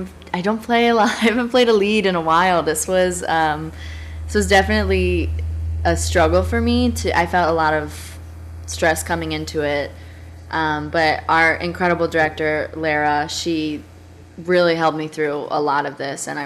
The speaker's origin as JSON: {"language": "English", "town": "Cincinnati", "region": "Ohio", "country": "United States", "said": "I got this chance to do some work at this college, College Conservatory of Music at CCM, because I'm from Cincinnati."}